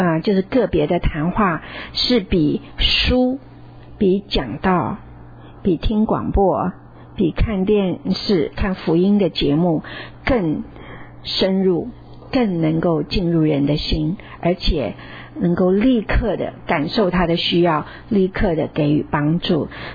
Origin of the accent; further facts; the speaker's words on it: China; 我们中国人常说预防胜于治疗，预防胜于治疗。